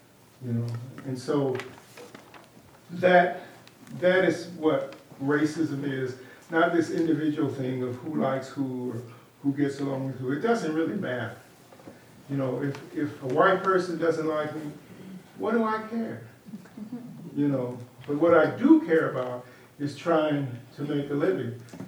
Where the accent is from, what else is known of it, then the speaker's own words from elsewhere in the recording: Kansas City, Missouri, United States; I grew up in Kansas City, and there was a park called Swope Park, and the park years ago was segregated.